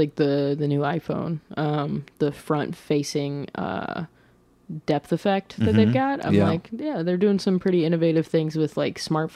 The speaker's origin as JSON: {"language": "English", "town": "Olathe", "region": "Kansas", "country": "United States", "said": "I'm from Olathe, Kansas, which is a suburb of Kansas City, Missouri, okay, right. On the Kansas side."}